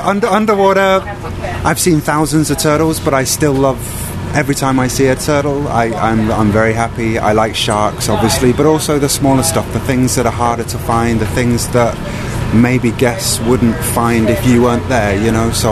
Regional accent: Bournemouth, South West England, United Kingdom; My hometown is England, so the south of England, a place called Bournemouth.

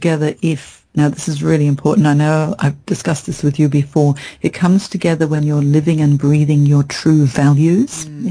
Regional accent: Hong Kong; also born or lived in Minnesota, United States; because that's my home. I'm half Chinese, half English, and I grew up in Hong Kong

